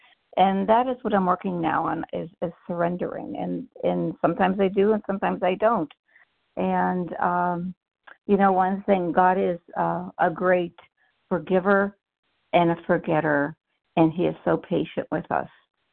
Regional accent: Ohio, United States; I'm from Ohio.

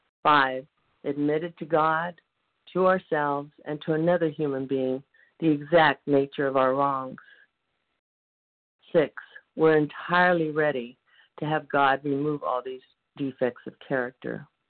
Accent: Nevada, United States; I'm from Nevada

